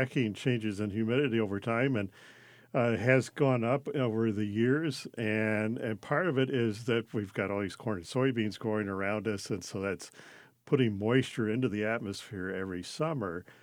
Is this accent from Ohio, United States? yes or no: no; Missouri, United States; So I grew up in Missouri, south of St. Louis, so in the southern part of Missouri.